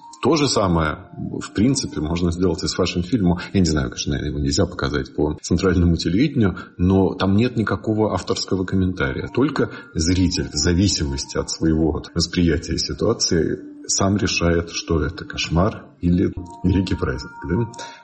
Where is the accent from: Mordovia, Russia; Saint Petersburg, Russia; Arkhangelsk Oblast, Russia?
Saint Petersburg, Russia; born there; я родился в Петербурге